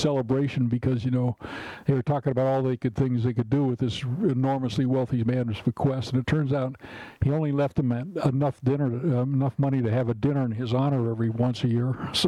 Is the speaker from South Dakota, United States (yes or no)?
no; Iowa, United States; All of us kids still get together for reunions. You know, we come from Iowa.